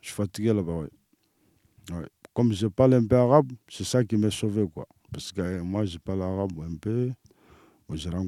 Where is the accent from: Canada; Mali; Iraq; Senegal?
Mali; French is a second language; now in France; Je viens du Mali, il n'y a rien là-bas.